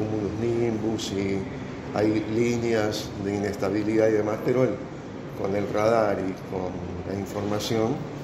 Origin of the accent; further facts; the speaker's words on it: Argentina; Eso duele como argentino. Yo que soy viejo, me crié en otra Argentina que crecía.